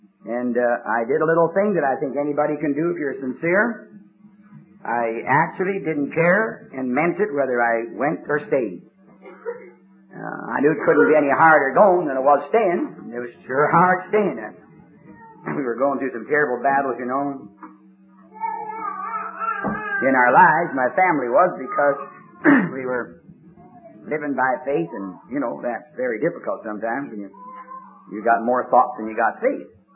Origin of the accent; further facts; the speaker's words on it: Canada; I'm a Canadian, and that's quite a fur piece north.